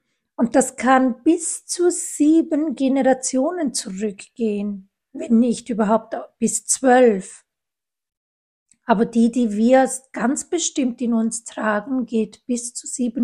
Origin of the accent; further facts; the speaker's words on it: Italy; bei mir in Italien, ich bin Italienerin